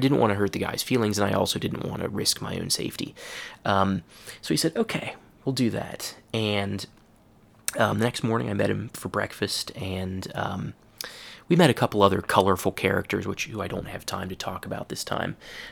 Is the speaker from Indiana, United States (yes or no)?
no; Cincinnati, Ohio, United States; And I told him, you know, I'm from Cincinnati, Ohio.